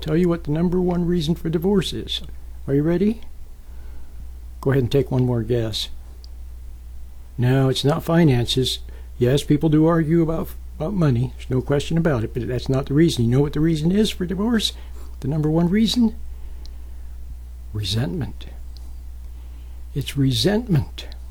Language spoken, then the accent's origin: English; Utah, United States; moved away as an adult; Oh, yes, and I grew up in Utah. Then, of course, I went to California to go to college, and, well, I ended up staying in California